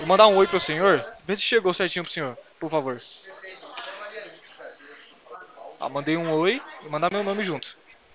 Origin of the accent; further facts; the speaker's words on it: Atibaia, São Paulo, Brazil; sou aqui de São Paulo, em Atibaia.